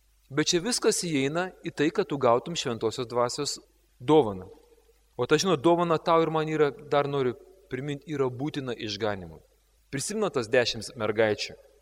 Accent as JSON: {"language": "Lithuanian", "town": "Šiauliai", "region": "Šiauliai County", "country": "Lithuania", "said": "Kalbu apie šiauliečius, nes aš pats esu šiaulietis."}